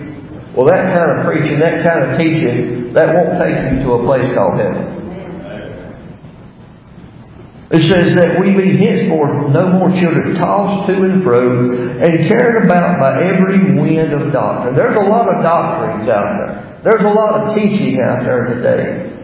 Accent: South Carolina, United States; I remember the church that I grew up in down in South Carolina.

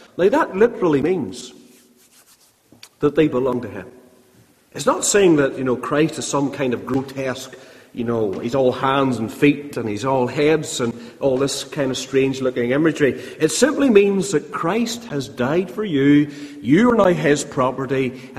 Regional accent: Ballymena, Northern Ireland, United Kingdom; now in Belfast, United Kingdom; But I come from East Belfast now. I'm a Ballymena man by heart and always will be.

